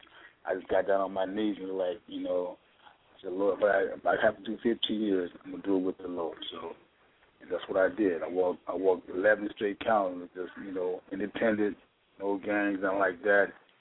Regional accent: Ely, Arizona, United States; I grew up in Ely, Arizona, a small town south of Phoenix, where I started boxing at the age of 10.

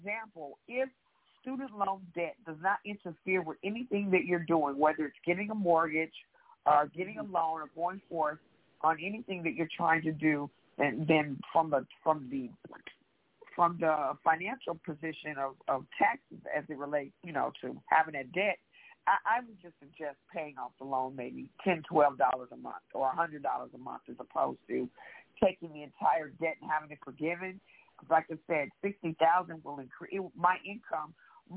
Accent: St. Louis, Missouri, United States; also born or lived in Memphis, Tennessee; I am from St. Louis by way of Memphis, Tennessee.

